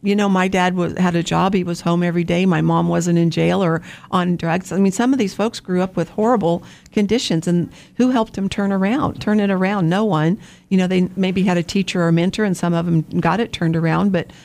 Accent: Wichita, Kansas, United States; I'm from Wichita. Grew up over by Friends University.

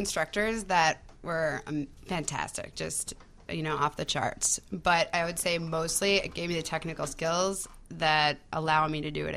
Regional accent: Minneapolis, Minnesota, United States; also born or lived in Seattle / Chicago; I'm originally from Minneapolis, then moved to Seattle, then went to school in Chicago.

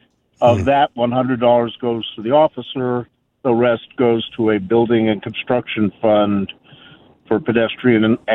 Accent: California, United States; Second, I grew up in California, and they were much more friendly than Kansas or Missouri are, period.

